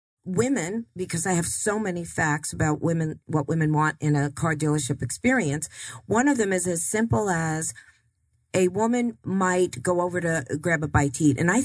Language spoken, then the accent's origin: English; Queens, New York, United States; I'm from Long Island too, but I'm Queens, actually.